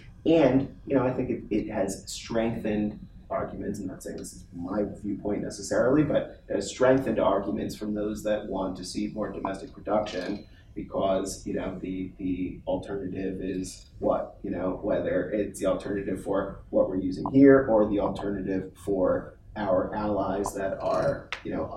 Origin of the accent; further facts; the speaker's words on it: New York, United States; I grew up on Long Island by the water. You know, being at the beach was a big part of my life always.